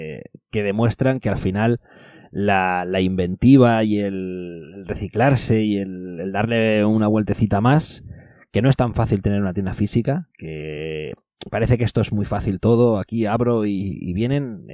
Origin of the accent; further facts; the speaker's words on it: Valencia, Valencian Community, Spain; yo, que soy de Valencia, cada vez que voy a Barcelona